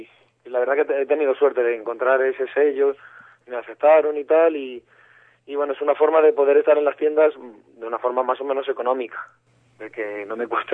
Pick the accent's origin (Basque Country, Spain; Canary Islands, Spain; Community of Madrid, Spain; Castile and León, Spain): Community of Madrid, Spain; Madrid; Soy de allí de Madrid, ¿no?